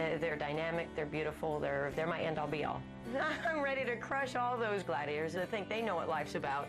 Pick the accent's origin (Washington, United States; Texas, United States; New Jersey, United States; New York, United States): Texas, United States; Dallas; I'm 46 years old, and I'm from Dallas, Texas.